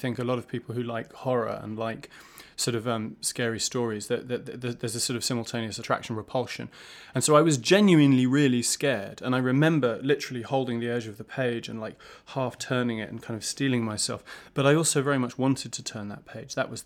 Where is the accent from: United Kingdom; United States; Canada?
United Kingdom; London; also born or lived in Norwich; Well, I mean, I grew up in London. I was born in Norwich, but I grew up in London